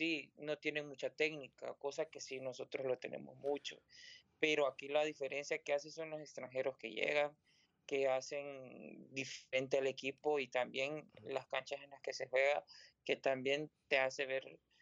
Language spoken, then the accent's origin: Spanish; El Salvador; creo que por nuestra cultura como salvadoreños, nos atacamos tanto